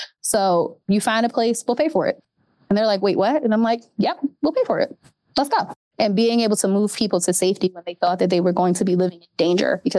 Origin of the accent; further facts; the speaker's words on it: Philadelphia, Pennsylvania, United States; I grew up in Philly. And obviously evident by my appearance before you, I am a Black woman